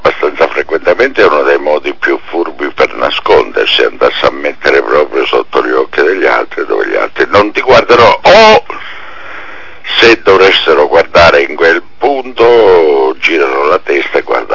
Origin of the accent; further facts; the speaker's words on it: Sicily, Italy; io sono un siciliano ormai di complemento, non in servizio permanente effettivo.